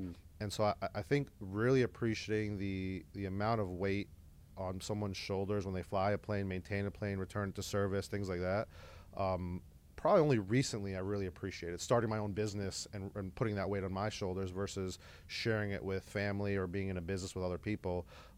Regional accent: Florida, United States; My dad was a Concorde mechanic, and I grew up in South Florida.

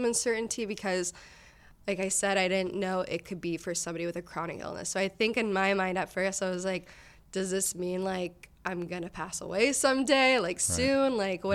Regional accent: Sarasota, Florida, United States; because I grew up in Sarasota, so we flew out of Tampa

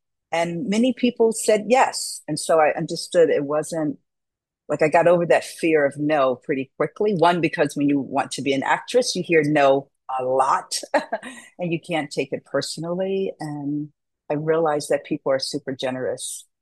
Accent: Newark, New Jersey, United States; You know, so as I mentioned, I grew up in Newark and I knew I could not go, our family could not afford for me to go out of school, out of state.

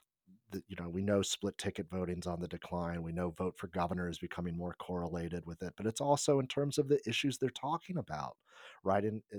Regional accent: Virginia, United States; Shout out to my hometown.

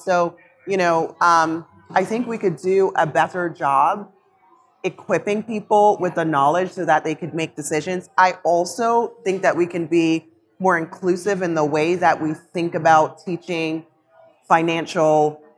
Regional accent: Jamaica; now in United States; and I am from Jamaica, right?

